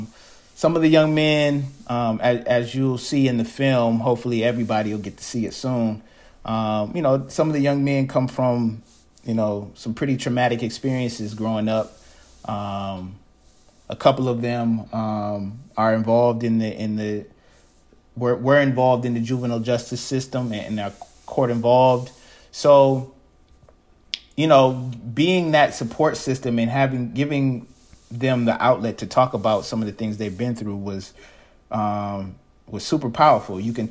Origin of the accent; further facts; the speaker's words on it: Ann Arbor, Michigan, United States; now in Ypsilanti, United States; You know, I grew up in Ann Arbor. I've lived in Ypsilanti for most of my adult life now, you know, close to 15 years.